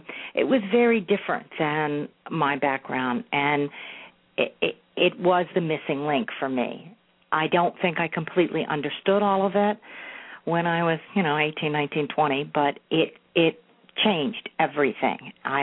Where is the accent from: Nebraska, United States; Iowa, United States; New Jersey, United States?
New Jersey, United States; Well, as you know, Joanne, I grew up in South Jersey, and there's not a lot of Japanese people